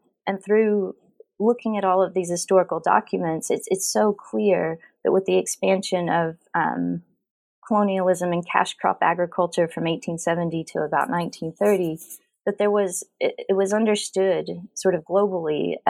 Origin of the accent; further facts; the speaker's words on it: Oklahoma, United States; So I'm actually from Oklahoma, so I'm from one of the original Dust Bowl states.